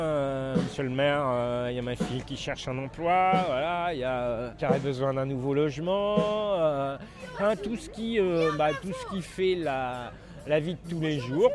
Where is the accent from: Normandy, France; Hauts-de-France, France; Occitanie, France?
Normandy, France; Saint-Étienne-du-Rouvray; born there; Oui, je suis né à Saint-Étienne.